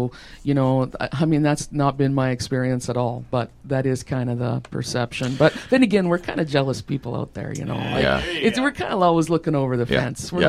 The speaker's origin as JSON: {"language": "English", "region": "Saskatchewan", "country": "Canada", "tie": "born or raised there", "said": "No, I was raised in Saskatchewan on a farm, southeastern Saskatchewan."}